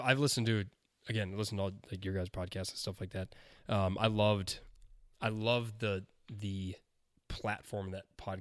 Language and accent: English; Overland Park, Kansas, United States; grew up in Overland Park, so I don't know how this works.